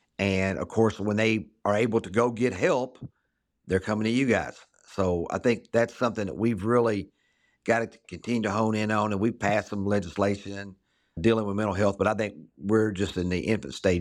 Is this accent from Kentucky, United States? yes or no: yes; Bowling Green, Kentucky, United States; My wife and I, neither one originally were from here, or like you, I grew up in Bowling Green, but my wife grew up in Columbia.